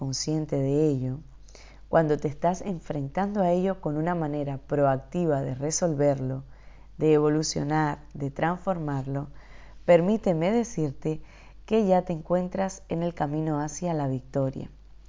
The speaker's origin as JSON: {"language": "Spanish", "region": "Havana", "country": "Cuba", "tie": "born there", "said": "como te he dicho antes, yo nací en La Habana, en Cuba, un país con muchísimas limitaciones, sobre todo de orden económico y de expresión."}